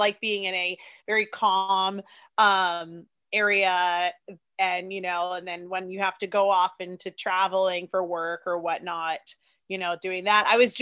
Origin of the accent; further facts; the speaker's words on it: San Diego, California, United States; also born or lived in Sydney, Australia; I'm from San Diego, and then I lived in Sydney, Australia for 10 years.